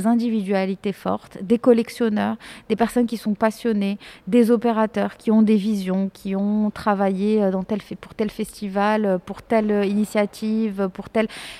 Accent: Morocco; moi-même, j'ai grandi, je suis marocaine, je suis née, j'ai grandi au Maroc, de famille de parents marocains. J'ai quand même fréquenté l'école française. J'ai étudié en France, j'ai décidé de rentrer au Maroc

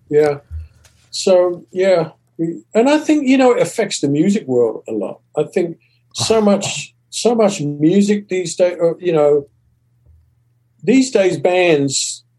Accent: England, United Kingdom; now in United States; growing up in England, at that time, the country was still rebuilding after the war.

